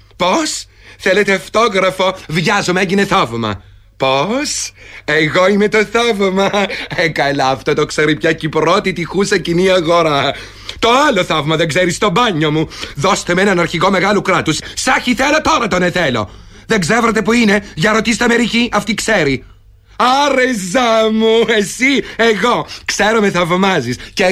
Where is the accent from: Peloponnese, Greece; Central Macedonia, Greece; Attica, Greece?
Attica, Greece; Athens; born there; Γεννήθηκα στο Βοτανικό από μικροαστική οικογένεια όπως οι περισσότερες στην εποχή εκείνη.